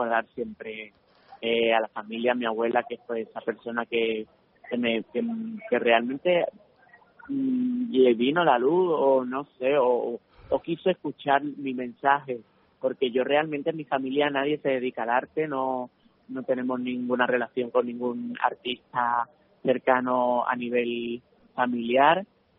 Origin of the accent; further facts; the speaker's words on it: Cádiz, Andalusia, Spain; now in Madrid, Spain; pues al final es de mi tierra, ¿no? Soy gaditano